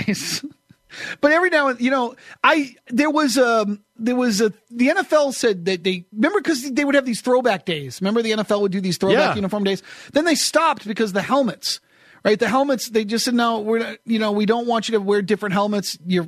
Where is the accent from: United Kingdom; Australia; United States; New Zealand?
United States; New England; And it was weird because I grew up in New England where sports radio was about complaining about the teams when they didn't live up to expectation, right?